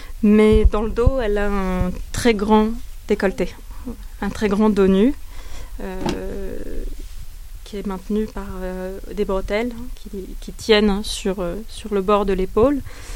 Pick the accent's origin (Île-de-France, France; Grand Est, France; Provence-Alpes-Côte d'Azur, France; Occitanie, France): Occitanie, France; Et comment j'en suis revenue au Cévennes, à ma terre natale